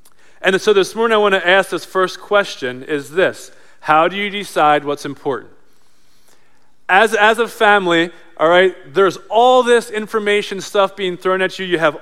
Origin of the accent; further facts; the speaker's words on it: Manheim, Pennsylvania, United States; I grew up in Mannheim